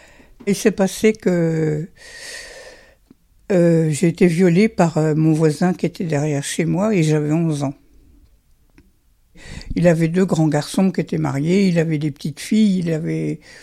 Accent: Centre-Val de Loire, France; born there; J'ai 76 ans. Je suis née près de Chartres

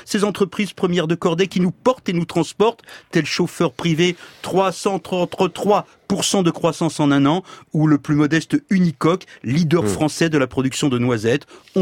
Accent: France

